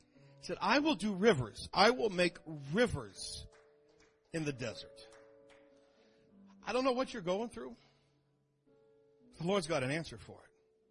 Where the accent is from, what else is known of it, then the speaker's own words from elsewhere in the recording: Kansas City, Missouri, United States; It's just, I was born and raised in Kansas City. It's just who I am.